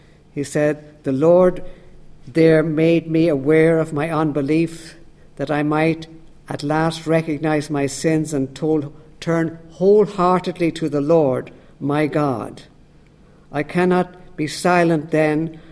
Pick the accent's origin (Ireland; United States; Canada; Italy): Ireland; And so it's our heritage. That's what we have as Irish men and Irish women.